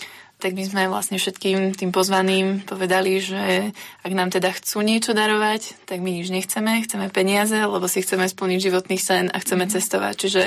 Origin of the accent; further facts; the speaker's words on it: Banská Bystrica, Banská Bystrica Region, Slovakia; som z Banskej Bystrice, som tu s mojim manželom.